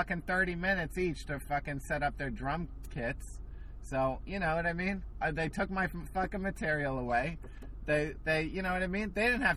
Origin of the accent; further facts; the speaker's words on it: New Jersey, United States; Anyway, speaking of my hometown, New Jersey man steals dog on first date. So Dover, New Jersey, very close to my house.